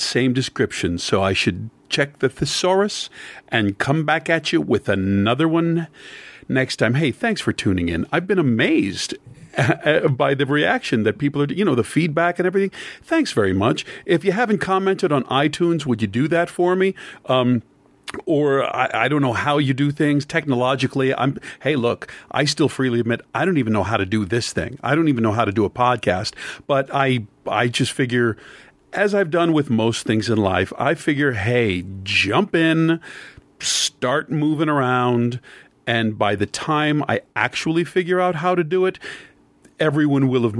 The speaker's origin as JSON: {"language": "English", "town": "Philadelphia", "region": "Pennsylvania", "country": "United States", "tie": "born or raised there", "said": "I grew up in Philadelphia, and I'm a city kid. Yeah, it's an hour and a half from New York. You know, I grew up in the city"}